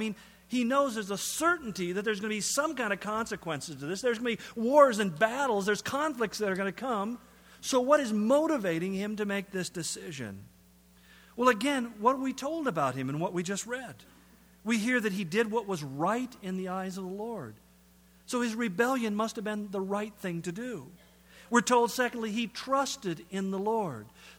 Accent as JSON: {"language": "English", "region": "California", "country": "United States", "lives_now": "Spokane, United States", "said": "When I came to Spokane, being a Californian, I heard a phrase that I didn't hear much in California"}